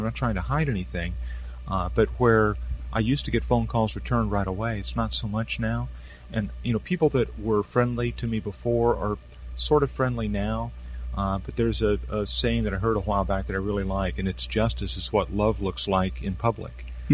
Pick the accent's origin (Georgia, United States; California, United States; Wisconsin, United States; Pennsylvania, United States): California, United States; born there; And thankfully, I was born in California.